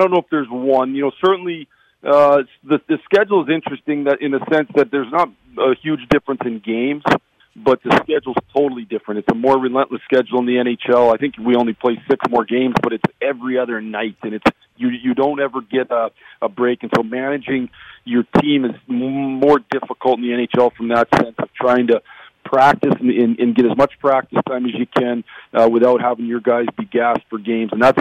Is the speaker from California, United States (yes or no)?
no; Sault Ste. Marie, Michigan, United States; also born or lived in Detroit; I'm a Michigan boy. I was born in Detroit and grew up in Sault Ste. Marie and spent most of my life, all my life in the Midwest and a lot of my life in Michigan.